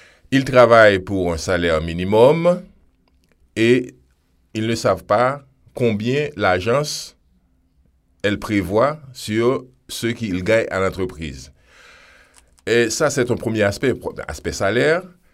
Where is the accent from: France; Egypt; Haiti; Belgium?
Haiti; now in Canada; Moi, je suis haïtien, ça fait un peu plus de 2 ans que je vis au Québec.